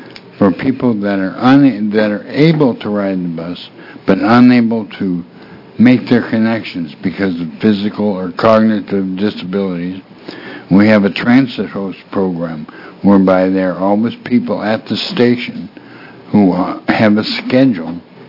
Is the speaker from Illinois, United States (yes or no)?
no; Eugene, Oregon, United States; I'm from Eugene.